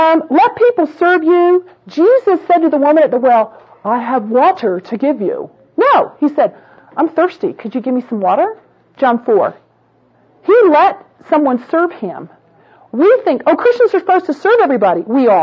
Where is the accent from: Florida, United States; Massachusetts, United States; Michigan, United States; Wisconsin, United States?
Florida, United States; because I grew up with Cubans in Florida, and so I'm going to make Spanish rice and beans.